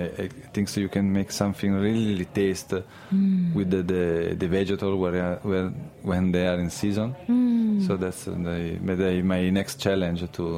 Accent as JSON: {"language": "English", "town": "Milan", "region": "Lombardy", "country": "Italy", "second_language": "English", "said": "from Milano."}